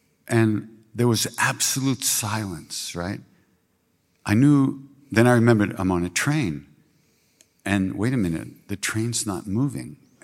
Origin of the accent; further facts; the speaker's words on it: United States; I came from America. People always know where you are.